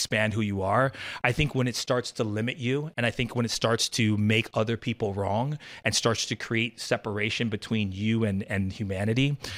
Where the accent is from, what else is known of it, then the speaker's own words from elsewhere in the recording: La Costa, California, United States; And I grew up in Southern California, La Costa, right? Encinitas.